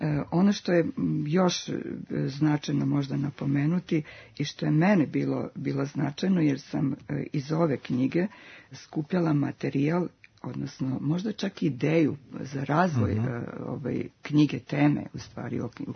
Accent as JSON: {"language": "Serbian", "town": "Split", "region": "Split-Dalmatia County", "country": "Croatia", "moved": "yes", "lives_now": "Belgrade, Serbia", "said": "Došla sam iz Splita u Beogradu, metropolu. Metropolu za Split je to bila metropola."}